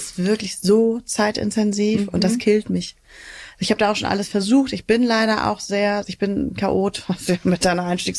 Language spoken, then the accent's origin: German; Hamburg, Germany; ich bin heute hier in Berlin, ich komme ja aus Hamburg